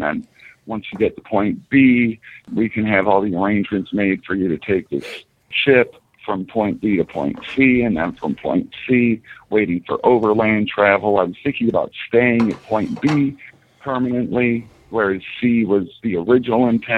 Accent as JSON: {"language": "English", "town": "Detroit", "region": "Michigan", "country": "United States", "said": "No, I'm from Detroit. That's where I was hit."}